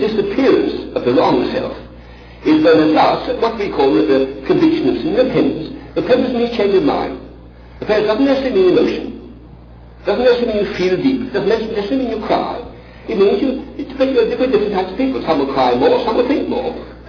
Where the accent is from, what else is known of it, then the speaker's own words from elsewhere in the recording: England, United Kingdom; I'm English.